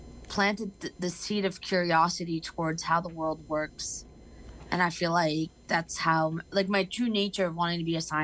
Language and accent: English; Takoma Park, Maryland, United States; born there; So, I was born in Tacoma Park, Maryland. That's very specific. But I was born in Maryland. My parents are Lebanese immigrants